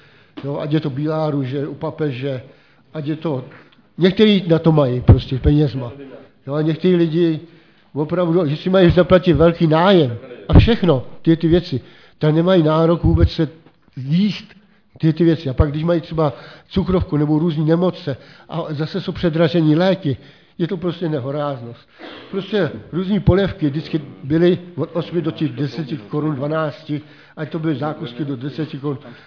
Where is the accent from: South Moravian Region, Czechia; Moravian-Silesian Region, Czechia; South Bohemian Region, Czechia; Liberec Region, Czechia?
South Bohemian Region, Czechia; Strakonice; jsem ze Strakonic.